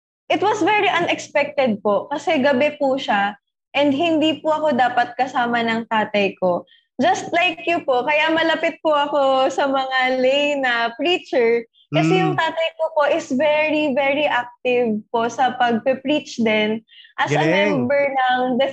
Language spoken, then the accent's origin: Tagalog; Lipa, Calabarzon, Philippines; Ayun po, I'm 24 years old. I'm from Lipa City, Batangas. Pero ang aming convent po is based here in Padre Garcia, Batangas.